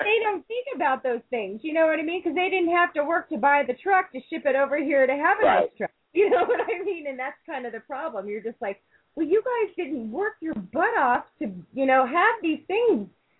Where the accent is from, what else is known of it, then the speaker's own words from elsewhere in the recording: United States; moved away as an adult; now in Jordan; I'm calling from Jordan. I'm actually an American, but I've been living in the country of Jordan for almost 4 years now.